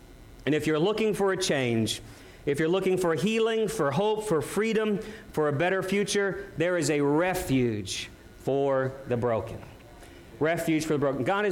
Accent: Missouri, United States; Beth and I grew up in Missouri, so Missouri is like the cave state

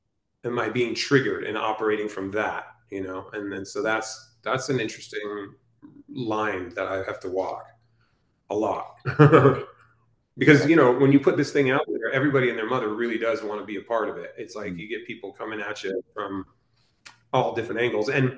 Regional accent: Arizona, United States; And we went back to Arizona, which was my home state.

